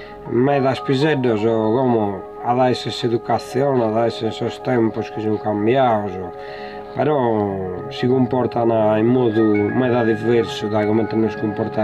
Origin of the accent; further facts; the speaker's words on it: Sardinia, Italy; sono sardo